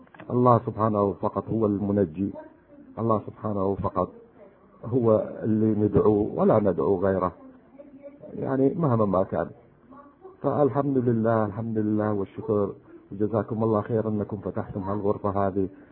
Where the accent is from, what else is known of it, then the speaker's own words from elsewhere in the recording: Iraq; moved away; ما غادرنا العراق، لأن كان يعني مغمض عيوننا في العراق، عايشين في لال يعني أكثر شيعة